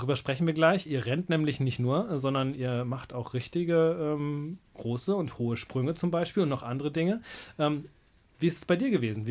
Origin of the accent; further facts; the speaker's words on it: Northern Germany, Germany; es gibt Hobbyhorsing-Sportler auch mittlerweile sogar bei uns in Norddeutschland.